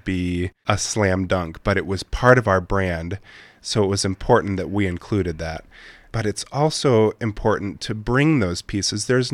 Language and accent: English; Fort Wayne, Indiana, United States; also born or lived in New York; I'm from Fort Wayne, and I'm a product of the Fort Wayne theater community. I grew up on the stages of the Civic Theater and First Pres, and I attended Ball State University as a theater major.